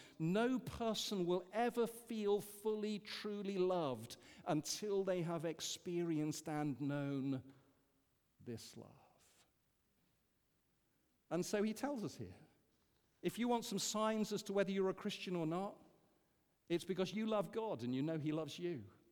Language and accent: English; Yorkshire and the Humber, United Kingdom; I'm a Yorkshireman